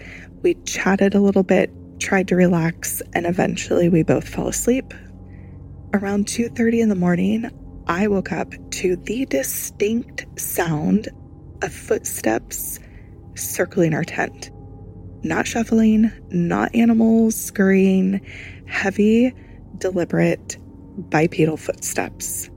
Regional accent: Portland, Oregon, United States; I'm from the Portland, Oregon metro area. And like most folks up here in the Pacific Northwest

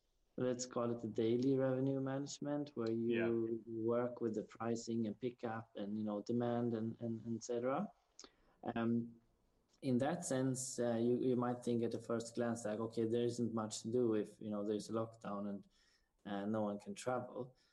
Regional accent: Sweden; And we have clients in Sweden, and which is my home country.

